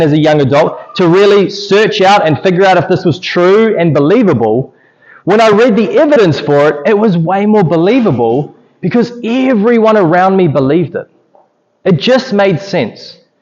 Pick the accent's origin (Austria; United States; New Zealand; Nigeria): New Zealand; But I'm not going to admit to that because I'm a Kiwi.